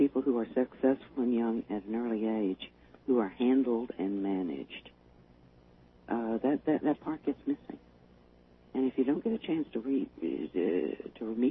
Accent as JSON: {"language": "English", "region": "Texas", "country": "United States", "said": "Now, you remember, originally I'm from Texas."}